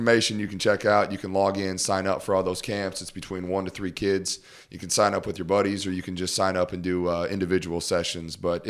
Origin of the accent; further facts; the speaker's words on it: Iowa, United States; And I'm from